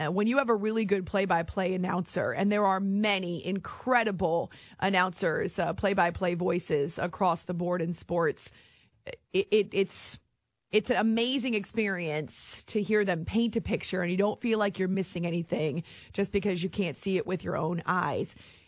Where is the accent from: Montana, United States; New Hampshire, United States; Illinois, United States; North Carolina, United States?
New Hampshire, United States; I also was thinking about my experience growing up in New Hampshire and how that's the reason I'm a radio junkie